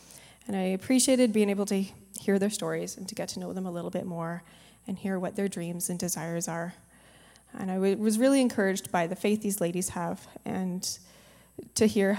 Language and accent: English; Canada; I'm Canadian